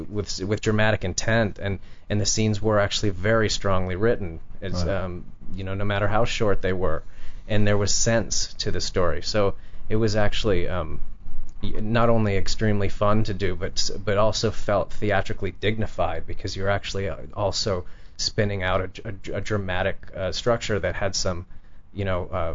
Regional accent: Sacramento, California, United States; born there; now in Los Angeles, United States; I'm actually of California because I was born in Sacramento. But that brought me back to Los Angeles and for good.

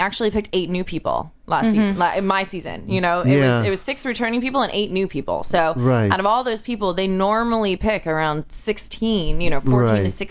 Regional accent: United States; you know, I'm telling you, growing up in America.

